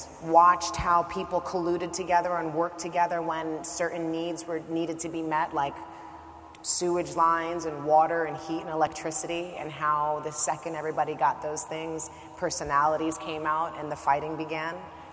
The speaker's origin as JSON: {"language": "English", "town": "New York City", "region": "New York", "country": "United States", "tie": "born or raised there", "said": "I grew up in New York City during the crack and heroin and HIV/AIDS epidemics."}